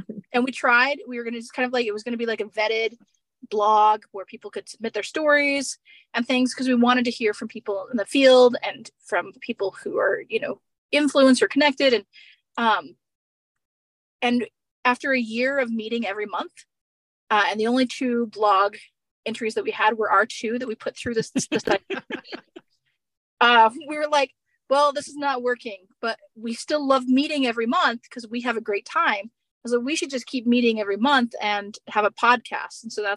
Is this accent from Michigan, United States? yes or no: no; Wyoming, United States; now in Colorado, United States; I am still struggling with saying that I'm from Wyoming, because now I'm moved to Colorado like last week.